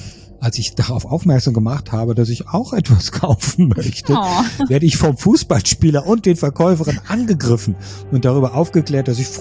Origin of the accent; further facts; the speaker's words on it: Berlin, Germany; Und das sage ich als gebürtige Berlinerin, die entsprechenden Charme von klein auf gut kennt.